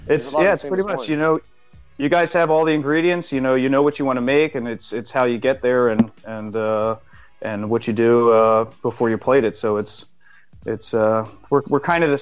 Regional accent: Philadelphia, Pennsylvania, United States; I mean, I'm not from Jersey. I'm from Philly.

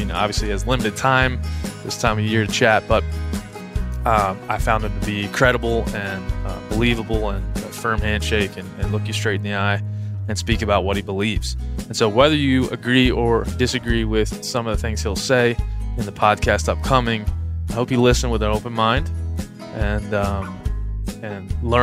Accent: East Coast, United States; now in Texas, United States; You know, having lived in Texas, and I'm from the East Coast originally, people speak differently about going outside.

